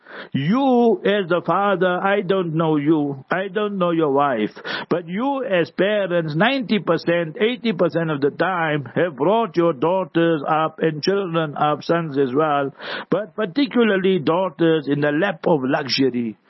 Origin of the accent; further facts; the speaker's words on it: Heidelberg, Gauteng, South Africa; born there; Where I was born in Heidelberg, lo and behold, we were three Muslim families, our house and our shop